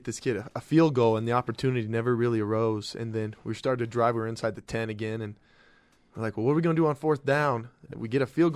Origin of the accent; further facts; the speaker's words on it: Colorado, United States; I grew up on the Eastern Plains in Colorado in a small town east of Springs.